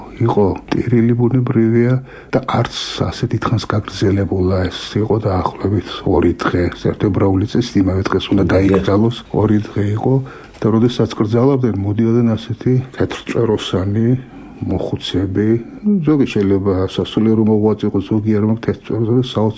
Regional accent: Senaki, Samegrelo-Zemo Svaneti, Georgia; მე რომ დავიბადე ეს იყო 84-ში დავიბადე. ნომი ახალი დამთავრებულა ჩემი ბავშვობის წლებში ხედავდი 1000 კვარი აიდის ხალხი დადიოდა ასე ვთქვა სენაკს ჰქონდა სტრატეგიული მნიშვნელობის აეროდრომი

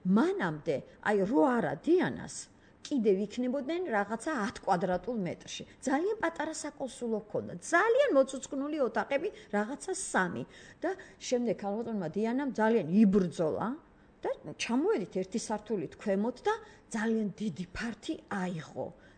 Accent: Merjevi, Imereti, Georgia; ზემო იმერეთში საჩხერის რაიონი სოფელი მერჯევი, აი იქ დავიბადე და სკოლა დავამთავრე

